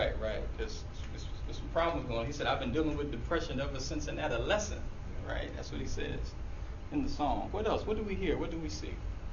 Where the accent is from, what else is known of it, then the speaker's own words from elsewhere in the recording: Nashville, Tennessee, United States; also born or lived in Atlanta, Georgia; now in Los Angeles, United States; but I'm a homeboy from Nashville, Tennessee. Nashville is home. Those are my roots, all right? By way of Atlanta, Georgia, now in LA.